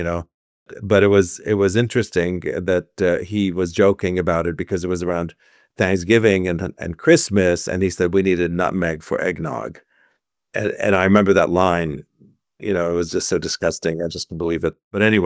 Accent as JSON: {"language": "English", "country": "Iraq", "said": "And, you know, I come from Iraq, of course, where when there's a war, you know, at least school was closed."}